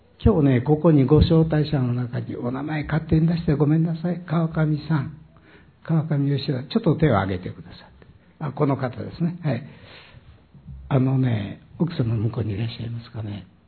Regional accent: Takasago, Hyogo, Japan; 私は兵庫県高砂市の出身で、

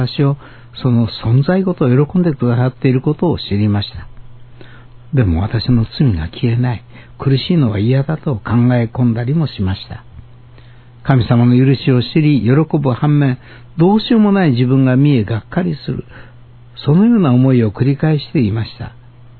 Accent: Okayama, Japan; 私は岡山生まれの岡山育ちです。

